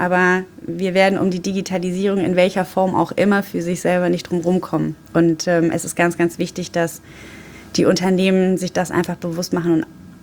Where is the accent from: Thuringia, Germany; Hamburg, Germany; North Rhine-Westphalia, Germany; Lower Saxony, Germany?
North Rhine-Westphalia, Germany; Düsseldorf; born there; Aber natürlich als Düsseldorferin und geborene Düsseldorferin gibt es bei mir auch mal ein Alt.